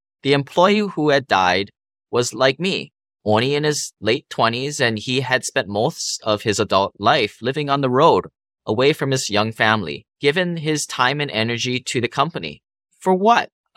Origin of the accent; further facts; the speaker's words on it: Hawaii, United States; I was born and raised in Hawaii by middle-class parents.